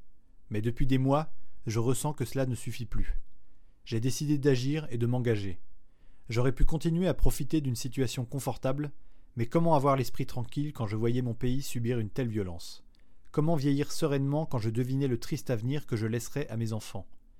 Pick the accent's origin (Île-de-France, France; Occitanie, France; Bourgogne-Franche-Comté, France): Île-de-France, France; Drancy; also born or lived in Montreuil; Je suis l'enfant d'une famille modeste, mais aimante et toujours digne. Je suis né en banlieue parisienne, à Montreuil, et j'ai grandi à Drancy.